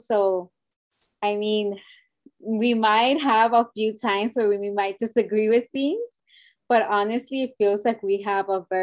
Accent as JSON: {"language": "English", "town": "Los Angeles", "region": "California", "country": "United States", "tie": "born or raised there", "said": "So I'm from East LA. I'm from a community. I come from a community of Hispanics and Latinos, Latinx. So yeah, that's where I was born from."}